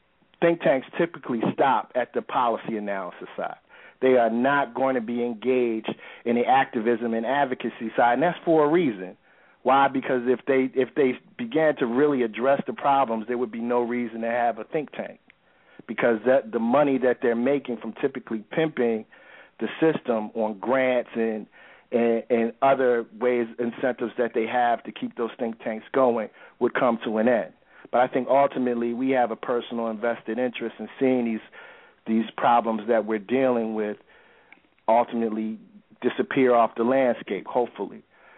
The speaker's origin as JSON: {"language": "English", "town": "Philadelphia", "region": "Pennsylvania", "country": "United States", "tie": "born or raised there", "said": "in cities such as Chicago and my hometown of Philadelphia"}